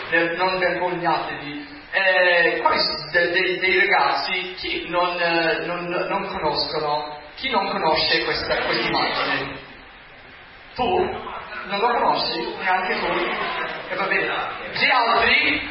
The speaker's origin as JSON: {"language": "Italian", "country": "United States", "said": "perché sono americano, non ci capisco"}